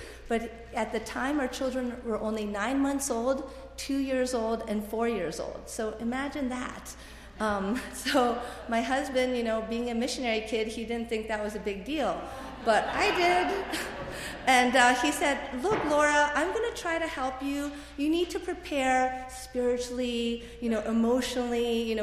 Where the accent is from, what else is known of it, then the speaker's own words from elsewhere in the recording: Potomac, Maryland, United States; growing up, I grew up in Potomac, Maryland, which is right outside of DC